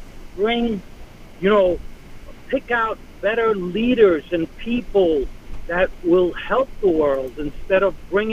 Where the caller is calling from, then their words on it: Long Island, New York, United States; I'm calling from Long Island.